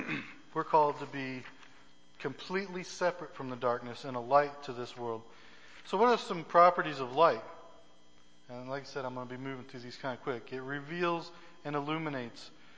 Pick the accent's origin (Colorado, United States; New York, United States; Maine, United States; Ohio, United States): Maine, United States; You know, when I grew up in Maine, you got 6 months of winter from basically around October to the May or so.